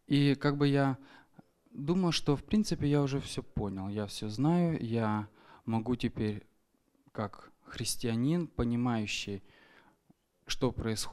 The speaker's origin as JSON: {"language": "Russian", "country": "Germany", "second_language": "Russian", "said": "«Окей, вообще-то, как немец, как логически думающий человек, я всегда думал, что это что-то нечисто, что-то не то»."}